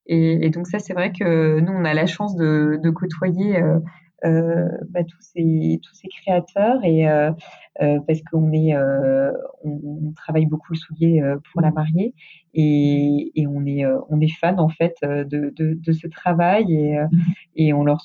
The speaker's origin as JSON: {"language": "French", "town": "Paris", "region": "Île-de-France", "country": "France", "said": "comme je suis parisienne, la nature, elle n'est pas forcément au bout de la rue"}